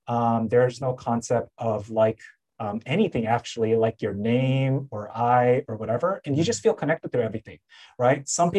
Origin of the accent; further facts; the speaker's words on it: American Samoa; Like I'm from American Samoa, for some reason, like for there too, like 90% plus people are more of like the Baptist or Christian